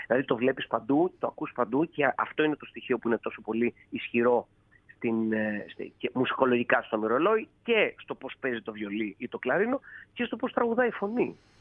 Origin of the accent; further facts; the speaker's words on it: Epirus, Greece; γιατί κατάγομαι από την Ήπειρο